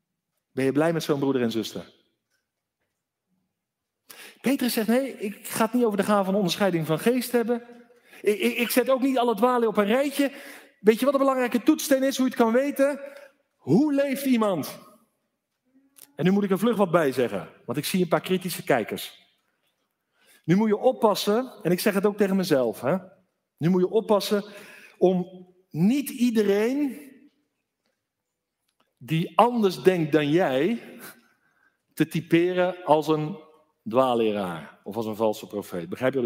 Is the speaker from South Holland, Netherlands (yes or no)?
yes; South Holland, Netherlands; Ik ben opgegroeid in het Westland, in de glastuinbouw.